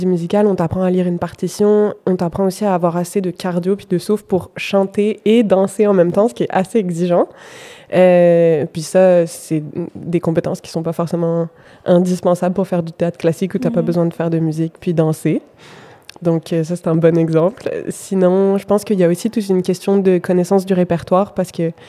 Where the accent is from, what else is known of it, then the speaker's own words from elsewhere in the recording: France; now in Montréal, Canada; Moi, je suis française, donc le bac français